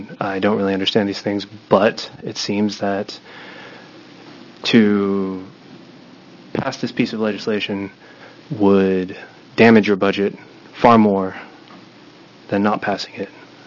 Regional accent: Topeka, Kansas, United States; I'm from Topeka, Kansas.

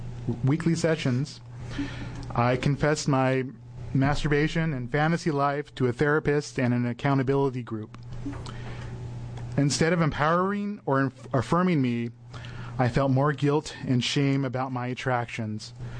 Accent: Portland, Oregon, United States; I was born and raised in Portland, where I still live.

